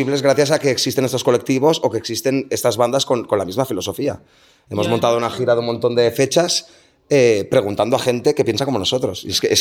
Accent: Benicarló, Valencian Community, Spain; Yo te podría explicar para empezar que soy de Benicarló.

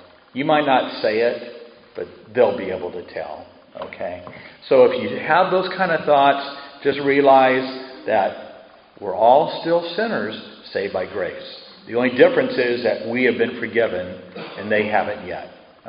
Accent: Scotland, United Kingdom; That proves that I'm Scottish.

